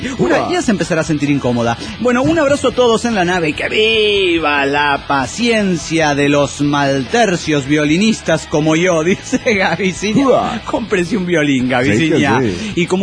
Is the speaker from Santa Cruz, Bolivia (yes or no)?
no; La Paz, Bolivia; de Tierra Media, altiplánica, de la Tierra Media altiplánica de La Paz, Bolivia.